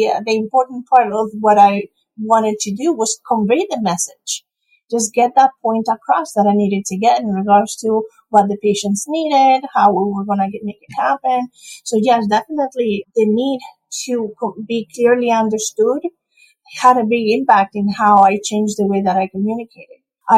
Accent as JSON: {"language": "English", "country": "Spain", "second_language": "English", "lives_now": "United States", "said": "I don't know if you've noticed, but I have a little bit of an accent. I'm from Spain."}